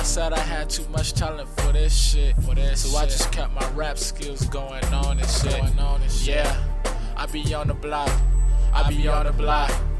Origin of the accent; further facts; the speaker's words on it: Midwest, United States; I'm a young black male, man. I'm from the Midwest. I'm trying to make support my family, man.